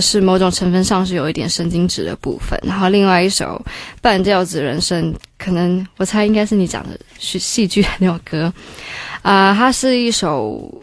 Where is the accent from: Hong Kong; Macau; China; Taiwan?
Taiwan; Taipei; 嗯，我在台北长大。